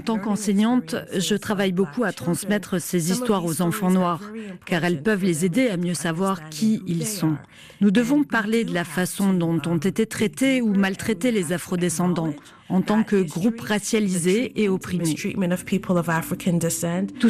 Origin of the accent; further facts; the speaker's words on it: Toronto, Ontario, Canada; Mes parents viennent de la Jamaïque. Ils sont venus ici à la fin des années 60 et je suis née à Toronto.